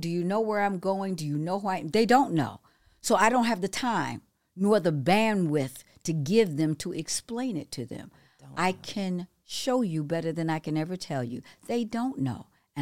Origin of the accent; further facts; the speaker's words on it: Detroit, Michigan, United States; And then went back to the University of Michigan in Dearborn, because I'm from Detroit. And I went back home